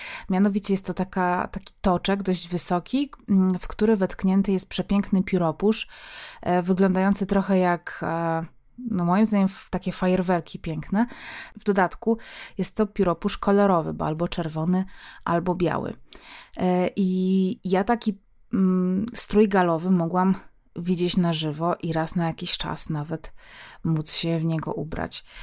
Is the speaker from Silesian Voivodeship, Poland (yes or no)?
yes; Silesian Voivodeship, Poland; jako Ślązaczka, urodzona na Śląsku, wychowana w rodzinie górniczej, nie całkowicie górniczej, ale jednak